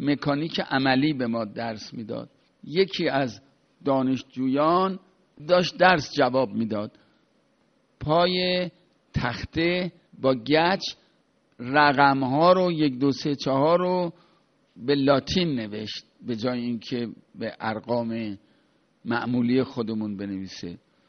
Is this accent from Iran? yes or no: yes; Iran; ما ایرانی هستیم، این ایرانی بودن، این مسلمان ایرانی بودن باید در عمق دل و جان ما جا بگیره